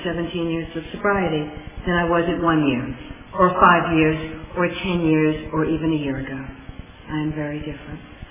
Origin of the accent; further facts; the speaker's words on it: the South, United States; I grew up in the South, and they hurt me a lot when I was growing up.